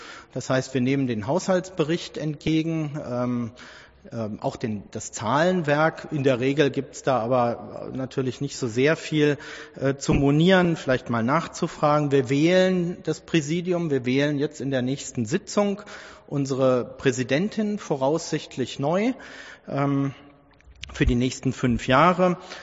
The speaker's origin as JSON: {"language": "German", "town": "Königs Wusterhausen", "region": "Brandenburg", "country": "Germany", "said": "Ich bin kein Wildauer. Ich wohne in Königs Wusterhausen, fühle mich aber auch nur begrenzt als Königs Wusterhausener, aber durchaus sehr stark als Brandenburger."}